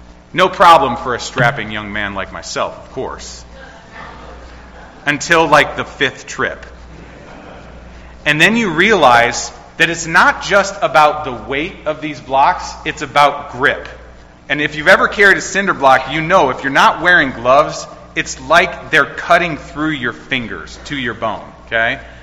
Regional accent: Ohio, United States; I love Ohio. I'm from Ohio. I'm now living in Louisville, Kentucky, teaching at Southern Seminary, pastoring there at Clifton Baptist Church.

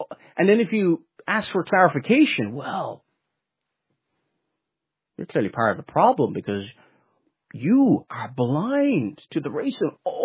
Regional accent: Ireland; I'm Irish, by the way.

